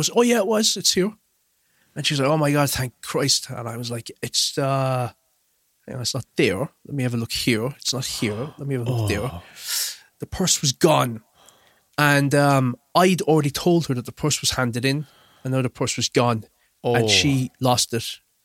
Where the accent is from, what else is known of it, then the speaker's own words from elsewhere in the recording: Cork, Munster, Ireland; Because we're from Cork, like everything gets back to everybody.